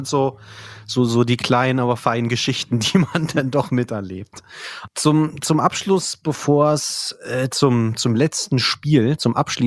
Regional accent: Berlin, Germany; Ich bin Berliner, ich bin nicht Brandenburger.

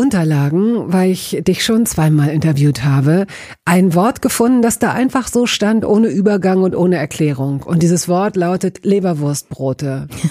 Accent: Hanover, Lower Saxony, Germany; Ich komme aus Hannover und in der Straße, in der ich groß wurde, da gab es damals einen Bäcker

